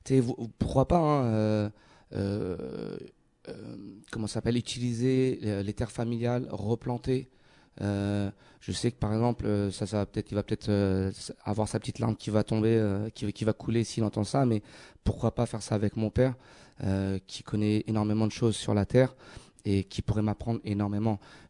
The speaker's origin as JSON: {"language": "French", "region": "Île-de-France", "country": "France", "tie": "born or raised there", "moved": "as an adult", "lives_now": "Canada", "said": "Oui, je suis corse, mais j'ai grandi en région parisienne. Mes parents m'ont donné l'opportunité de continuer mes études au Québec"}